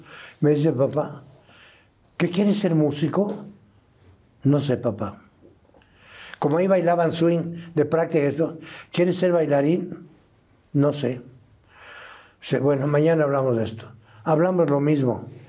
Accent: Cuernavaca, Morelos, Mexico; de niño en Cuernavaca estaba yo estudiando piano y tenía mi método y todo.

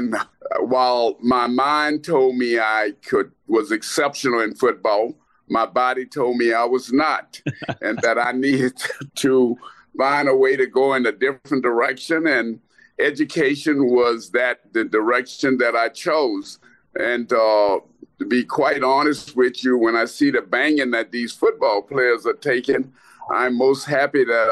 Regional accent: Lake Charles, Louisiana, United States; I grew up in Lake Charles, Louisiana.

